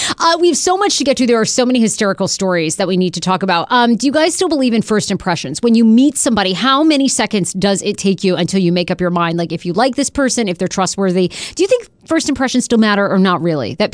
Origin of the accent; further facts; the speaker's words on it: Maine, United States; I mean, I grew up in Maine, so like yesterday was nothing.